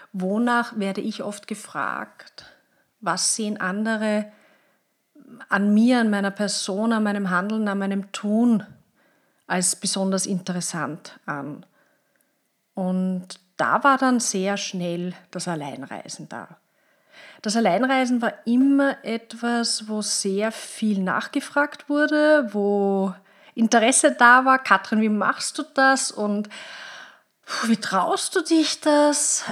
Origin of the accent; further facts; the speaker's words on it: Vienna, Austria; accent: Austrian; Ich bin, wie du vielleicht an meiner Stimme, an meinem Dialekt hörst, Österreicherin, lebe am Stadtrand von Wien